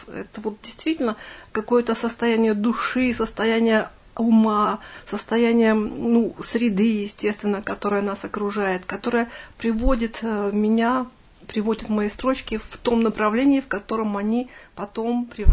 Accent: Nizhny Tagil, Sverdlovsk Oblast, Russia; мой родной город Нижний Тагил.

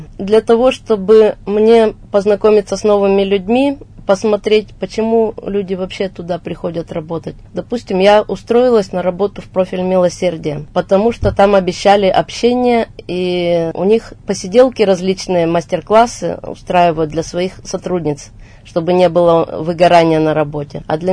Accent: Yekaterinburg, Sverdlovsk Oblast, Russia; also born or lived in Irbitsky District; Я сама екатеринбурженка, но прожила также и в совхозе Дубском Ирбитского района 14 лет. А потом вернулась к родителям. В общем, я екатеринбурженка.

